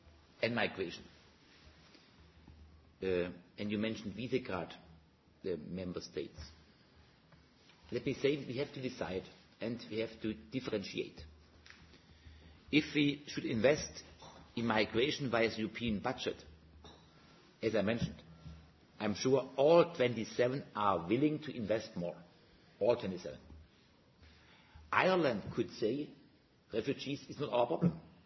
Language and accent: English; Germany; English is a second language; for my home country, Germany